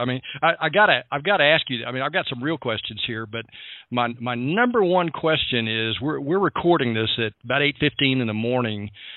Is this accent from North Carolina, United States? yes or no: no; Brady, Texas, United States; Well, now you get close to my hometown, which is Brady, Texas